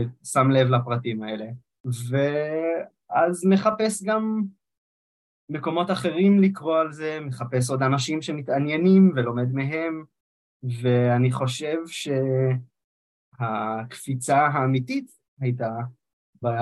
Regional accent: Jerusalem, Jerusalem District, Israel; אבל בתור ירושלמי היה לנו רק קו רכבת אחד

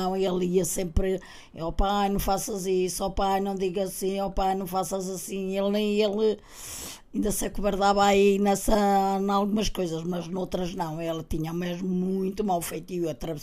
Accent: Norte, Portugal; Sou transmontana, como é que se chama? A linda rapariga de Trás-os-Montes, loira, de olhos verdes, gordinha, muito traquina

